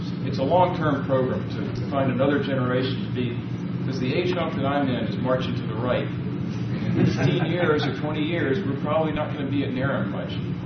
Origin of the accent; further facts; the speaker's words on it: Springfield, Virginia, United States; from Springfield, Virginia.